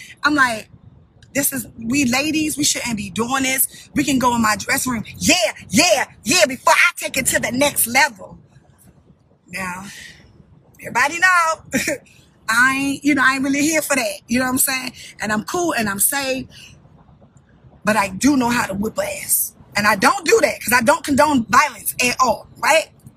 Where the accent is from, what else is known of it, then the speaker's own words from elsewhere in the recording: Baltimore, Maryland, United States; First of all, I'm from Baltimore. We're not going to do that.